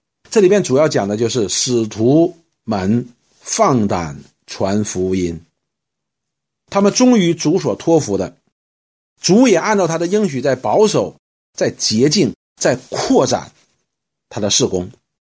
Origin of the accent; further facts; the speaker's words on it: China; 我们中国人有句话叫耳听为虚，眼见为实。